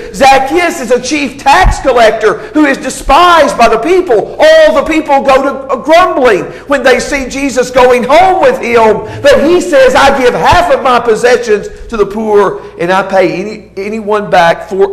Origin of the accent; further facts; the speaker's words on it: Dixon, Tennessee, United States; In the little town that I was born and raised in Dixon, Tennessee